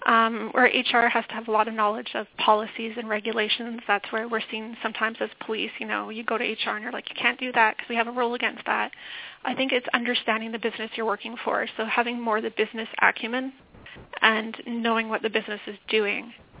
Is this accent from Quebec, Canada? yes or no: yes; Montreal, Quebec, Canada; now in Ottawa, Canada; I'm located in Ottawa, Ontario. I grew up in Montreal, Quebec.